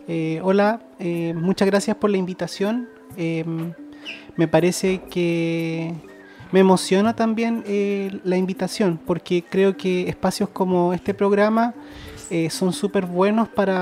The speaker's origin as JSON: {"language": "Spanish", "town": "Curicó", "region": "Maule", "country": "Chile", "tie": "born there", "said": "Bueno, yo nací en Curicó, nací en el 89, periodo de transición, pero desde pequeño me tocó migrar también harto por distintas ciudades por un tema de trabajo de mis papás. Y dentro de mi historia familiar, mapuche, también es una historia llena de historias de migración."}